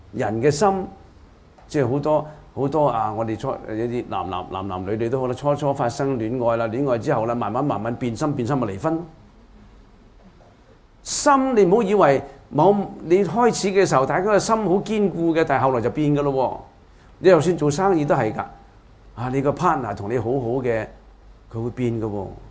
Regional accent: China; 我哋中國人中意簡化噶嘛

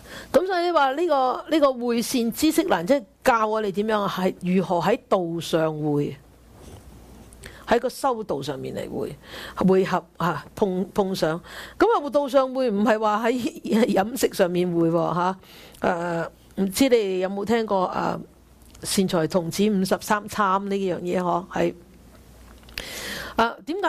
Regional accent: China; 我哋中国人就好有智慧。

